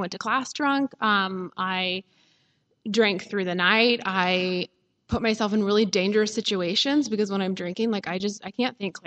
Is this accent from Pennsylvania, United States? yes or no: no; Nashville, Tennessee, United States; I grew up in the South in Nashville, and I grew up in a really happy home.